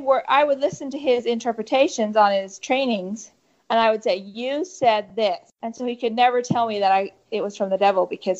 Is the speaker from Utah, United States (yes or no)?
yes; Sandy, Utah, United States; born there; I was born in Sandy, Utah, which is about 4.5 hours away from Colorado City, where the older compound is that my father lived in.